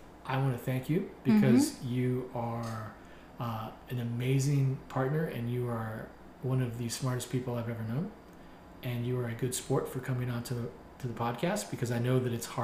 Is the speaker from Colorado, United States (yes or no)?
yes; Denver, Colorado, United States; You're from Northern Illinois. I'm from Denver.